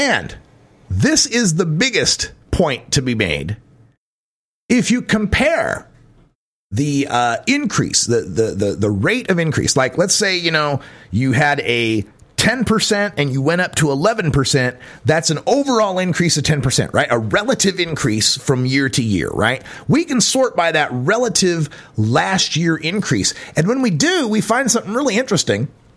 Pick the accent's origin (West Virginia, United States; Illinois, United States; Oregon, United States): Oregon, United States; In the green line, we have my home state of Oregon.